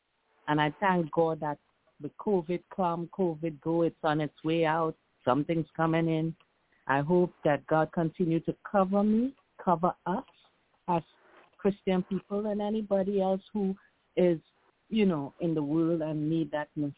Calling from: New York, United States; I'm calling from New York

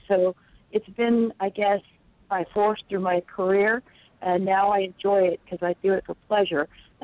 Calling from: Florida, United States; I'm calling from Florida.

